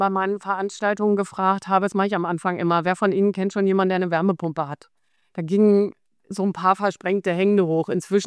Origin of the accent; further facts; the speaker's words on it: Hanover, Lower Saxony, Germany; Ich komme aus Hannover.